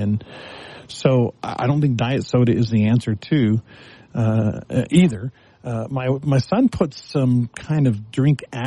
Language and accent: English; Texas, United States; I grew up in Texas, the home of Dr. Pepper. Dr. Pepper is everywhere in Texas, and I just kind of feel like it's my connection to Texas is drinking Dr. Pepper.